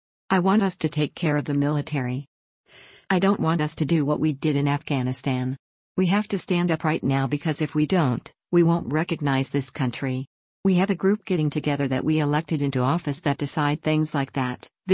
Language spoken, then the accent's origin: English; Georgia, United States; I grew up in South Georgia, where my parents work extremely hard.